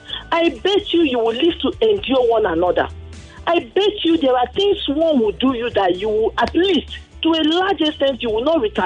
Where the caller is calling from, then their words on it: Lagos, Nigeria; I'm calling from Okwafo along Badagry Expressway, Candid Estate.